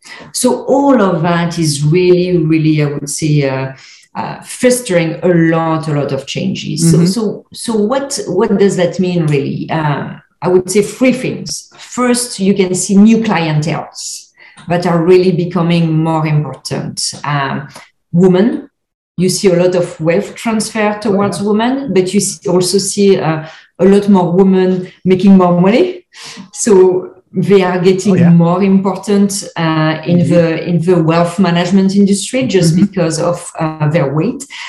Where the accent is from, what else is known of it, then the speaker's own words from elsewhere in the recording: France; English is a second language; now in North America; So as I'm sure everyone can hear, I'm from France originally. I've been in North America for 20 years.